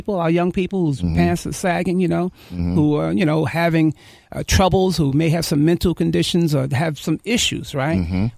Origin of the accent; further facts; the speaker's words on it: New York City, New York, United States; You know, I grew up in New York City. My mother was on food stamps, you know, so I know what it's like to get government cheese, you know.